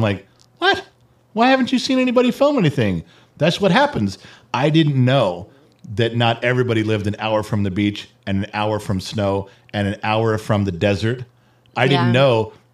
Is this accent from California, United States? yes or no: yes; California, United States; We had no idea growing up just outside of L.A., in the suburbs of L.A. in the 70s and 80s was so